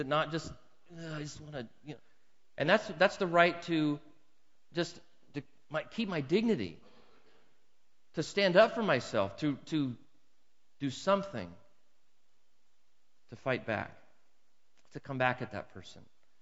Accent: United States; Now, I'm an American through and through.

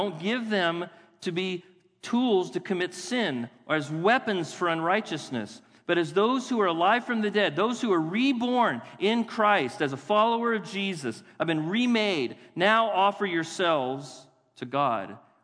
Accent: California, United States; I'm an American. I live in democracy. I'm a Californian, and I have rights.

